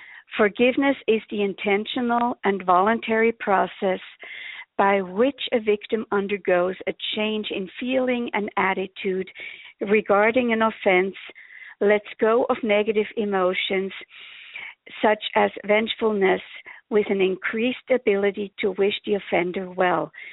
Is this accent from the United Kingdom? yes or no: no; Switzerland; now in United States; I was born and raised in Switzerland and have spent the last almost 36 years here in the USA.